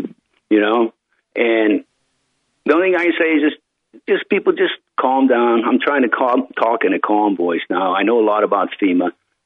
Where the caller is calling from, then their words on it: Pennsylvania, United States; in the Poconos.